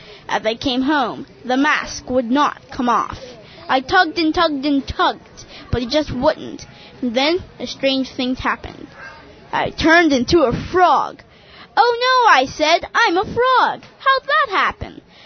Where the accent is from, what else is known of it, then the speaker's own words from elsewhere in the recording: Washington, Pennsylvania, United States; I'm 8 years old, and I'm from Washington, PA.